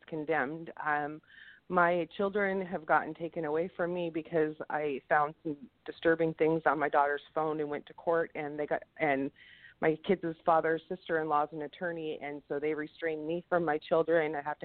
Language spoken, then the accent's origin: English; Pasco, Washington, United States; I'm from Pasco, Washington.